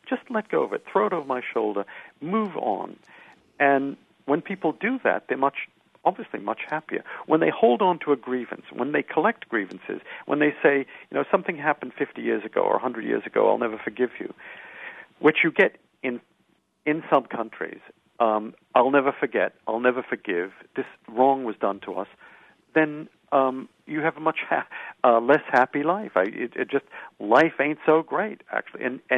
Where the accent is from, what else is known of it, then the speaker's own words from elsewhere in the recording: United States; I grew up in the United States in the 1950s when there were 150 million people. Now there are 300 million people in the United States.